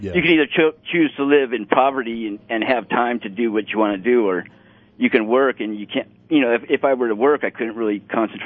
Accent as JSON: {"language": "English", "town": "Anaheim", "region": "California", "country": "United States", "also_born_or_lived": "Los Angeles / San Francisco", "said": "I'm from cities."}